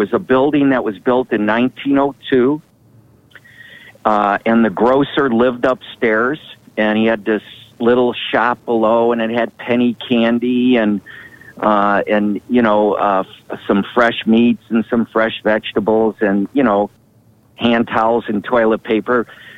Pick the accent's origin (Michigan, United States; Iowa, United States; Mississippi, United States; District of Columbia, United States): Michigan, United States; Detroit; and he had grown up in Chicago and I grew up in Detroit.